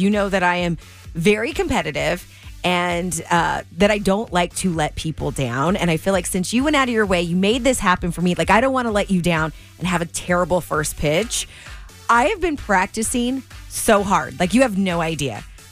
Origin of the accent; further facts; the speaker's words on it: Rancho Cucamonga, California, United States; Heading back to my hometown of Rancho tonight for the Quakes game.